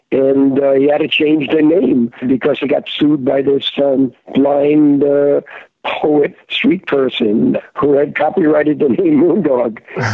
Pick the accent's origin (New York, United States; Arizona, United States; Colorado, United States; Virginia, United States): New York, United States; New York City; You know, kid growing up in the Bronx in a middle-class white Jewish family, you know, you don't hear this kind of music.